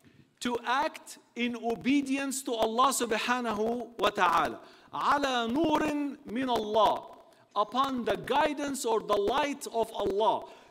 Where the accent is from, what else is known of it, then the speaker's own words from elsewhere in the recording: Australia; now in England, United Kingdom; I am not from England. I am from Australia. So I'm here for a short while, and then I'm going back home.